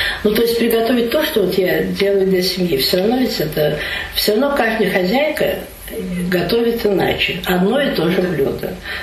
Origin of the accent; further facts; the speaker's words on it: Moscow, Russia; как бы мы и москвичи, и вообще россияне, я не боюсь этого слова